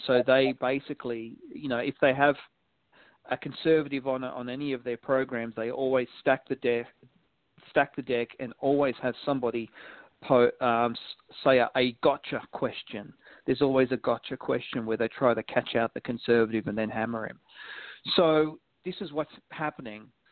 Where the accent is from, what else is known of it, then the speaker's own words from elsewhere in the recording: Australia; as an Australian